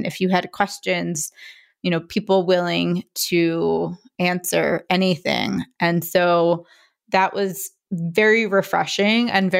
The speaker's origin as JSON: {"language": "English", "town": "Philadelphia", "region": "Pennsylvania", "country": "United States", "said": "I'm from Philadelphia, and it was hard to find a commercial kitchen in New York."}